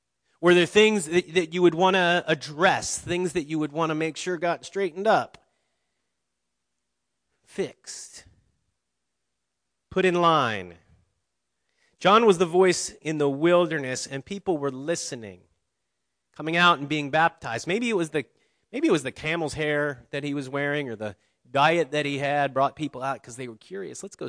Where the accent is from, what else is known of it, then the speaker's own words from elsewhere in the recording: Ohio, United States; I grew up in Ohio, and we had an apple orchard. We had some acreage, and we had apple trees